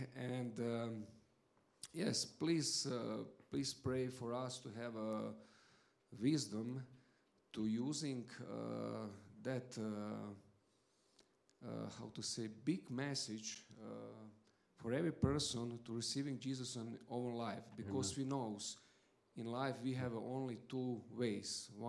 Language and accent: English; Croatia; English is a second language; I'm from Croatia. English is my second language